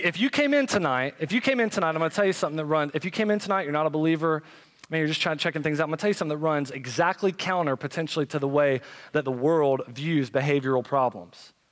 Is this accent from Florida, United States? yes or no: yes; Florida, United States; we had come back from Florida. I'm from Florida